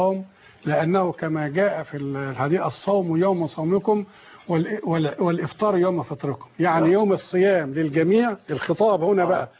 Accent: Egypt; وهذا هو المعمول به عندنا في مصر على سبيل المثال.

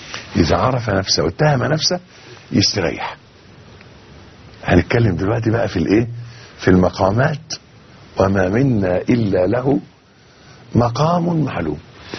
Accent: Egypt; يعني مش عايز بس أخوض في تفاصيل المولد اللي حاصل عندنا في مصر

